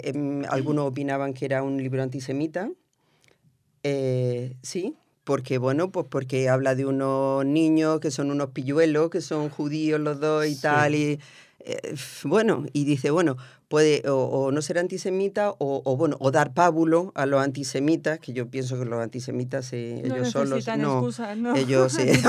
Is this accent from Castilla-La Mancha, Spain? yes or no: no; Almería, Andalusia, Spain; yo soy muy bruta porque soy de Almería y hablo así.